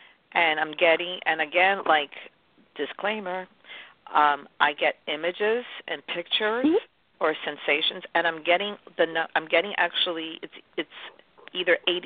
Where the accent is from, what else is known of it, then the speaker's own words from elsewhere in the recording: New York City, New York, United States; New York has been such a comfort. It's always been like a friend to me because it's my hometown.